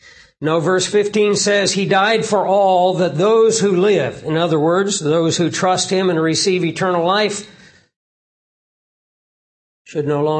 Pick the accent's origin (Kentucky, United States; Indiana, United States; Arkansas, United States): Arkansas, United States; Toad Suck; Toad Suck, Arkansas. Where is that? Well, it's the other side of Conway from Pickles Gap. I'm glad I don't live there anymore.